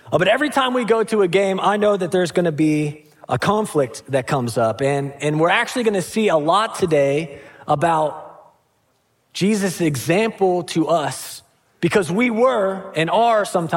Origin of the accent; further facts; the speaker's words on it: Pittsburgh, Pennsylvania, United States; And you know, I'm from Pittsburgh